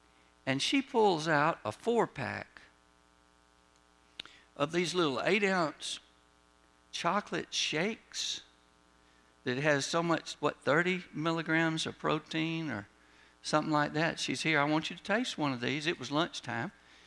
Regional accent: Augusta, Georgia, United States; they were like, well, where'd you go to school in Augusta? We're from Augusta.

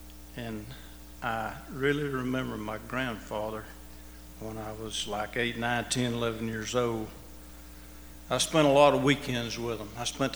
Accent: Lindale, Georgia, United States; I grew up in Lindale, or what they call Boozville. And a lot of people know where Boozville is.

